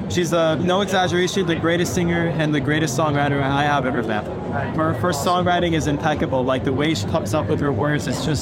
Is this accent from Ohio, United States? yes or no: yes; Columbus, Ohio, United States; It was just in my hometown of Columbus, Ohio.